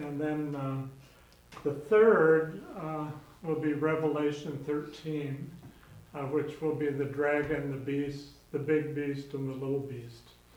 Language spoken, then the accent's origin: English; Whidbey Island, Washington, United States; I'm from Whidbey Island in Washington.